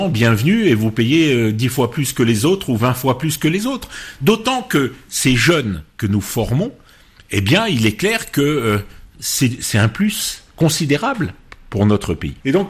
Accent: Tunisia; now in France; Je viens moi-même d'Afrique du Nord, de Tunisie, et j'ai toujours considéré que la France, c'était un pays d'accueil.

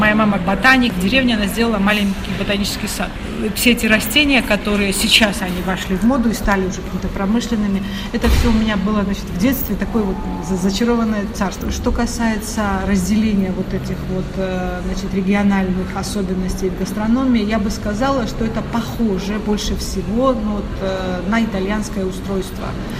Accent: Batumi, Adjara, Georgia; now in Tbilisi, Georgia; Большую часть жизни я прожила в Западной Грузии, то есть я родилась и выросла в Батуми, и представления не имела, когда мы переехали 20 лет назад сюда, в Тбилиси

